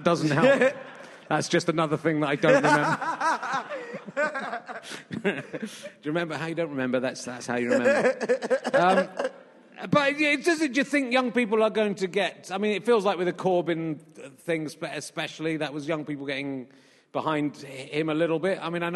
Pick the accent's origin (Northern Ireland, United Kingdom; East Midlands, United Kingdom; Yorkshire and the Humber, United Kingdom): Yorkshire and the Humber, United Kingdom; born there; I was born in Yorkshire